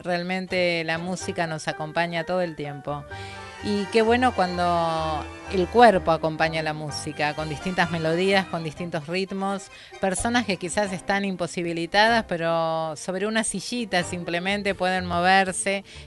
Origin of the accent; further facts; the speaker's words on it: Argentina; esto de que soy argentina con orgullo, ¿no? De soy argentina